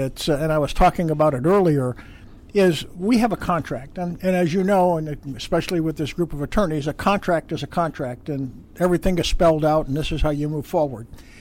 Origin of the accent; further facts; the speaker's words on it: Chicago, Illinois, United States; Originally, I grew up in Chicago.